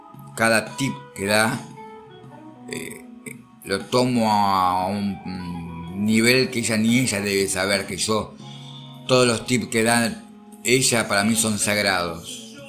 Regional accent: Argentina; yo soy de Argentina

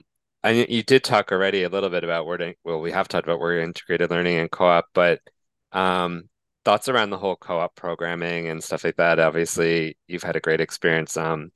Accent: New York, United States; I'm from New York myself, not from the city, but I spent time in the city.

